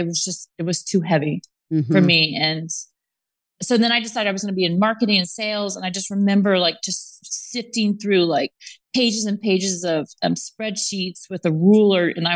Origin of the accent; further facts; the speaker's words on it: Texas, United States; also born or lived in Japan / Singapore; So I was born in Japan and then we moved to Singapore, which I think really had an important impact on my design aesthetic. And then we moved to Texas, which is like the complete opposite.